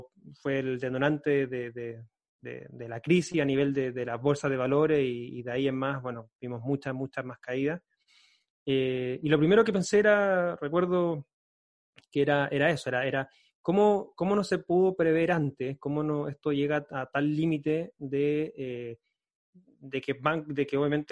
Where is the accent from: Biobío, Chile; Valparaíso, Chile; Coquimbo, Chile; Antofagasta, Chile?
Biobío, Chile; Concepción; Yo soy de Concepción, queda como a 5 o 6 horas de viaje en auto